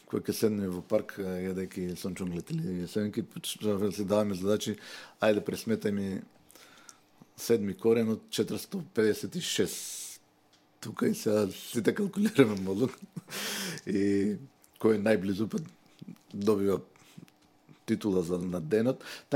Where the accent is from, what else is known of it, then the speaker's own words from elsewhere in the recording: Resen, Pelagonia, North Macedonia; едната црква ми беше на минута од дома, другата црква на две минути од дома во Ресен. И моето детство помина во дворот на таа црква